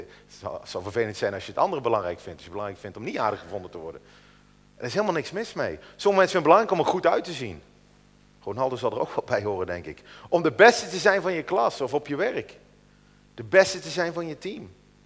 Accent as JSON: {"language": "Dutch", "region": "West Netherlands", "country": "Netherlands", "tie": "born or raised there", "said": "Ik ben in Nederland geboren. Ik ben opgegroeid in het Westen."}